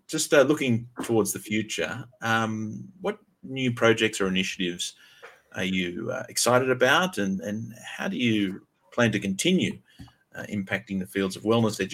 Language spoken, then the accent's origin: English; Australia; as an Australian